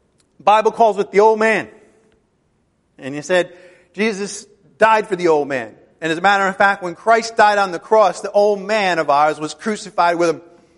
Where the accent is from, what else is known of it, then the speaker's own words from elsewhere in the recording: Ireland; In other words, if I'm born Irish, which I was, well, I'm Irish today.